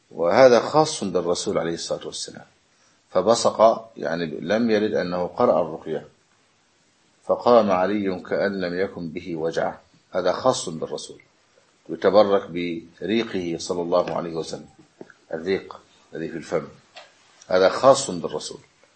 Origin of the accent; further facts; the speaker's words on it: Egypt; يعني عندنا في مصر يقول حصلت البركة